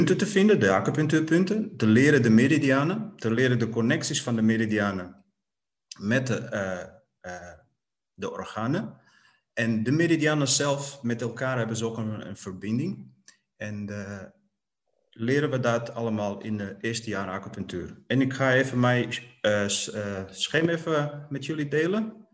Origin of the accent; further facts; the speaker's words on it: Portugal; Dutch is a second language; now in Netherlands; Ik kom uit Portugal. In 1994 was ik naar Nederland gekomen.